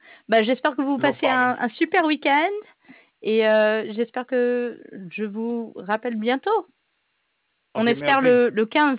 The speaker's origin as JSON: {"language": "English", "country": "St. Barthélemy", "tie": "born or raised there", "said": "Yeah, but I speak more French than anything because I grew up in Saint-Barthélemy."}